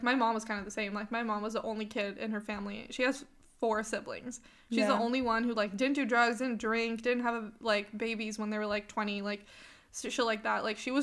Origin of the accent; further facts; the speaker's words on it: Sweden; when I was growing up in the Swedish system